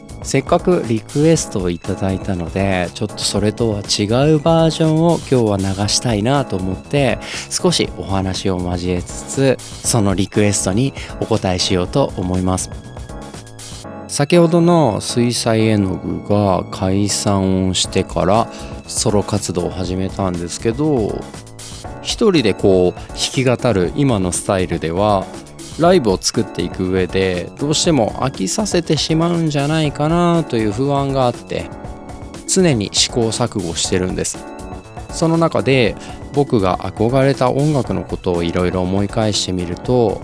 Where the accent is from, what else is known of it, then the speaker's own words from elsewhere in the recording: Okayama, Japan; 約3年ほど地元岡山で活動していました。